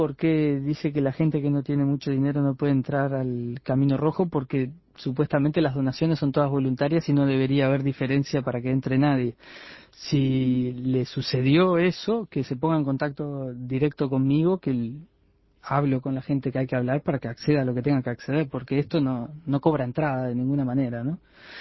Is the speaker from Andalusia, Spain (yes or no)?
no; Catalonia, Spain; Somos de Cataluña.